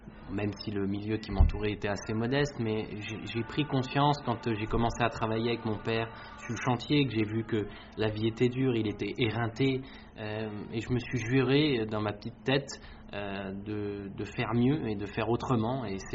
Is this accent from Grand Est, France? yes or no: yes; Jarny, Grand Est, France; je suis originaire de France, c'est vrai que j'ai oublié de le dire. C'est une petite commune de un peu moins de 8000 habitants en Meurthe-et-Moselle, entre Metz et Verdun.